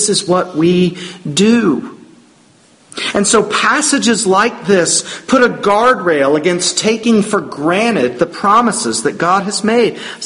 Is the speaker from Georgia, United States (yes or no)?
yes; Georgia, United States; and remember that I'm from Georgia